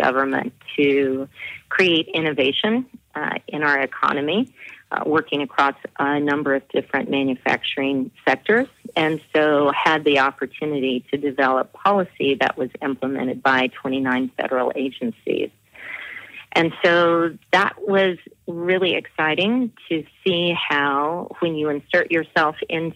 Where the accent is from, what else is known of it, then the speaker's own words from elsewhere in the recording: Oakland, California, United States; And so I started working in my hometown on community issues, Oakland, California